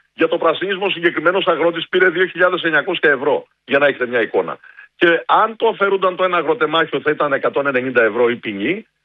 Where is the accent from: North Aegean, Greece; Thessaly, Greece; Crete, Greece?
Thessaly, Greece; Karditsa; Μετά τον Ιαννό στην Καρδίτσα, στον τόπο μου, όπου υπήρχε μια συνολική καταστροφή